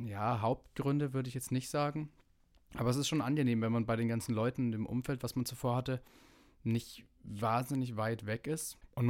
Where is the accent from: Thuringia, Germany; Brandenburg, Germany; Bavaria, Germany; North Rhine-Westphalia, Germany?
Bavaria, Germany; Nuremberg; In Nürnberg, wo ich herkomme